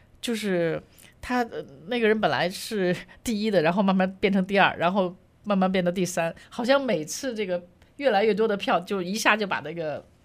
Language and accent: Chinese; Australia; now in United States; 其实我作为一个澳洲人哈，我是特别的不能理解哈